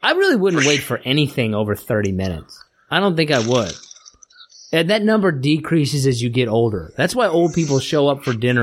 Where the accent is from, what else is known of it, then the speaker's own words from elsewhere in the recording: Kansas, United States; I'm from Kansas.